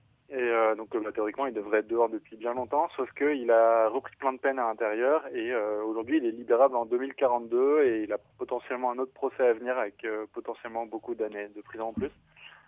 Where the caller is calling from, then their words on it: South-West France, France; Moi, je vous appelle depuis le sud-ouest.